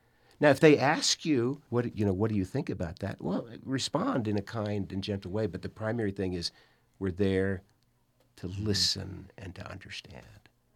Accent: Round Hill, United States; It's going to be solved in my hometown of Round Hill.

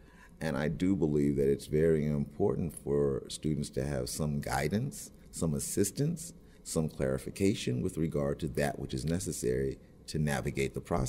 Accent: Washington, District of Columbia, United States; Jason, I was born and raised in Washington, D.C. Essentially, I am a baby boom child, and my formative period took place in the 60s.

